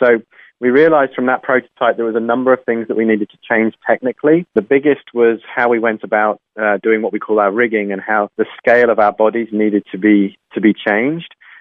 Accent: England, United Kingdom; moved away as an adult; now in Canada; I'm an Englishman who's lived in Canada now for 6.5 years.

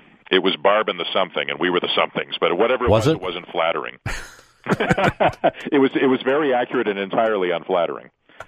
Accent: Canada; the first question I got asked was about being Canadian.

